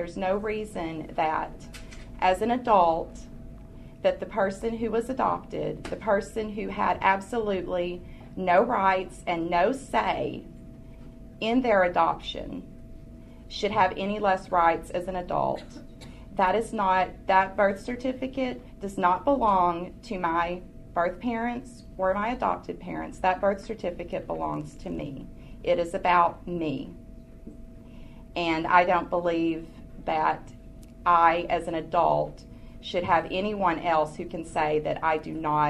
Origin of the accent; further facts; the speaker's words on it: Ozark, Missouri, United States; I am from Ozark, Missouri, and I am here to testify in favor of this bill with some caveats.